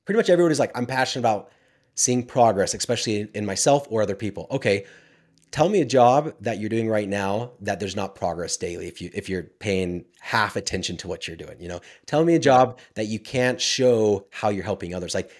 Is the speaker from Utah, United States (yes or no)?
yes; Utah, United States; I grew up in Utah. I still don't keep my freaking door locked half the time.